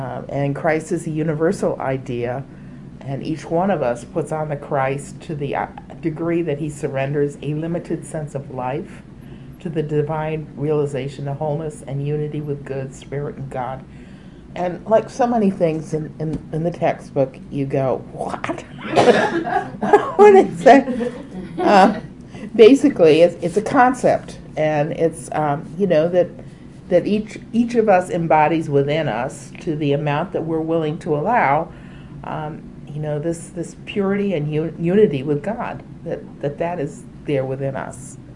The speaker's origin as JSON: {"language": "English", "region": "New England", "country": "United States", "said": "I was raised a Congregationalist because I'm from New England"}